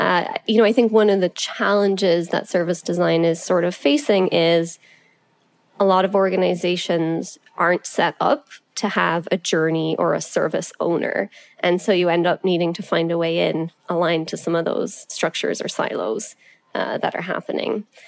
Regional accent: Cork, Munster, Ireland; moved away as an adult; also born or lived in Dublin; now in Canada; So I actually grew up in Cork in Ireland. Shout out to the People's Republic. And then I went to university in Dublin, but graduated out into the recession. And so, moved to Canada.

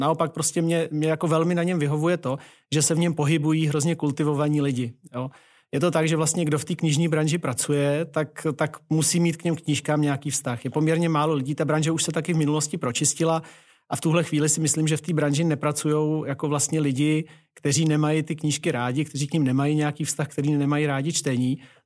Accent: České Budějovice, South Bohemian Region, Czechia; já pocházím z Českých Budějovic

